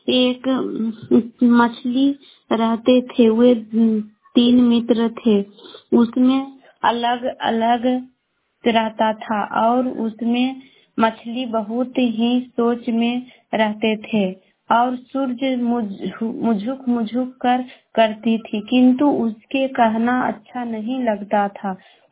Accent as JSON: {"language": "Hindi", "region": "Bihar", "country": "India"}